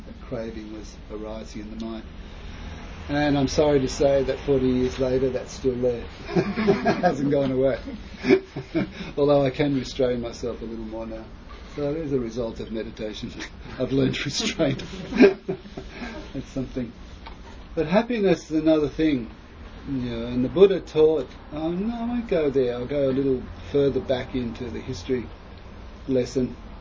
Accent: Australia; All we knew about was being Australian

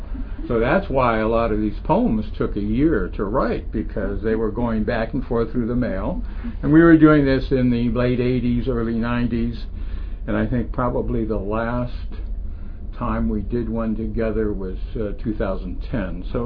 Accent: Midwest, United States; first language French; English is a second language; Being a Midwesterner, I was not aware of all that.

